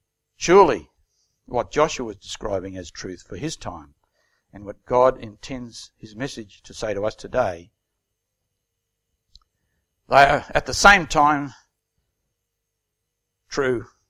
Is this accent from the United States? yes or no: no; New Zealand; when I was growing up in New Zealand, I wore a jersey to school.